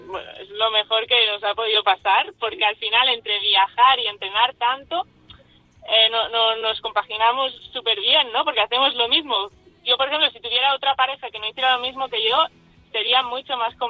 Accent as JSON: {"language": "Spanish", "town": "Barcelona", "region": "Catalonia", "country": "Spain", "lives_now": "Gran Canaria, Spain", "said": "Yo soy de Barcelona, pero vivo en Gran Canaria con Joel ahora."}